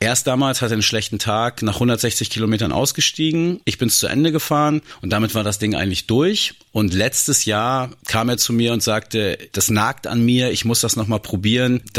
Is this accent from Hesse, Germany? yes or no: no; Lingen, Lower Saxony, Germany; Wir kommen beide aus Lingen, sind hier groß geworden.